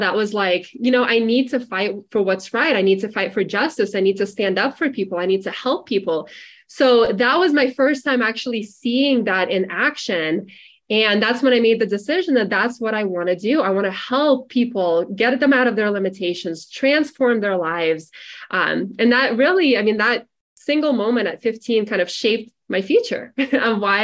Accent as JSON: {"language": "English", "country": "Russia", "tie": "born or raised there", "said": "growing up in Russia"}